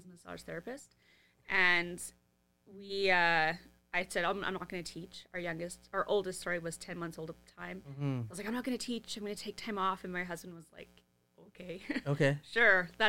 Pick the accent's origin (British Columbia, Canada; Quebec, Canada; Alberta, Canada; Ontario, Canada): British Columbia, Canada; Vancouver; Like, I grew up in Vancouver.